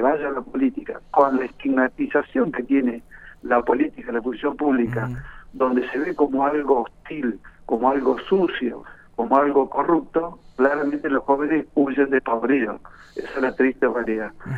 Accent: Argentina; cuando analizo como argentino

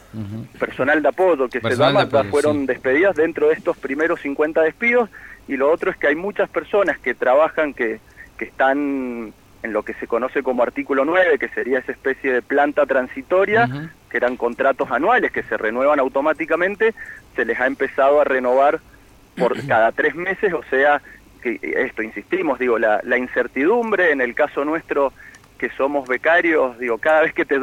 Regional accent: Argentina

